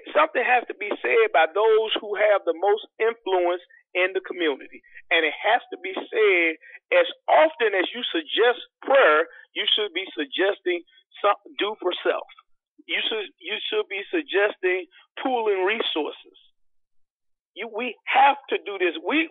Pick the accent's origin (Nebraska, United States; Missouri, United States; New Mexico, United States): Missouri, United States; St. Louis; also born or lived in Jennings, Missouri; I grew up poor in North St. Louis and in Jennings, Missouri. I grew up we didn't have much, you know, mm-hmm.